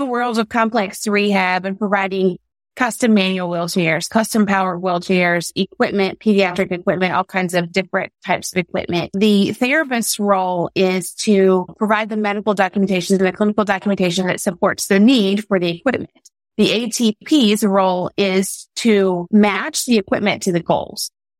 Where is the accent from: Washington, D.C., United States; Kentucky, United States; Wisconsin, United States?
Kentucky, United States; Morehead; And I remember sitting at this little bakery in Morehead, Kentucky, my hometown.